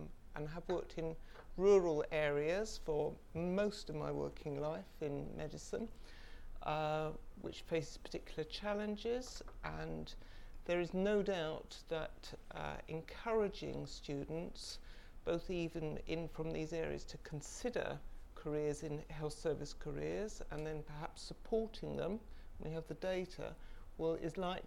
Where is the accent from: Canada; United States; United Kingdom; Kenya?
United Kingdom; England; now in Wales; I'm an English woman in Wales